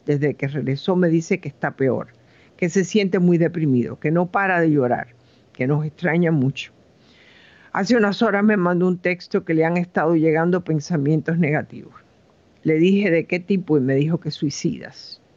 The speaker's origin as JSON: {"language": "Spanish", "region": "California", "country": "United States", "said": "Nosotros somos de California."}